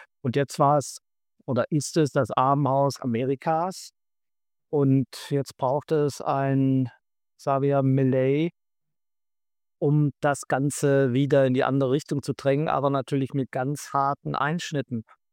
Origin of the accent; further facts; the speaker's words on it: Austria; also bin ich Österreicher und viele andere auch.